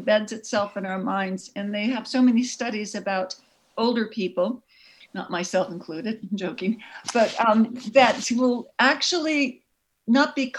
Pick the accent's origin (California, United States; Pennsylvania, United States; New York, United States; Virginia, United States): California, United States; Pasadena; Oh, I grew up in Pasadena. Pasadena, California.